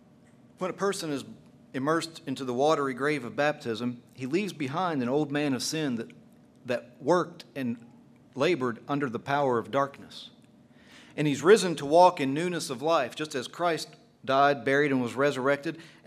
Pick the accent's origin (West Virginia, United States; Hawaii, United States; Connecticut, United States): West Virginia, United States; Moundsville; born there; I was born an American. I was born a West Virginian. I was born in Glendale, Moundsville, whatever you want to call that.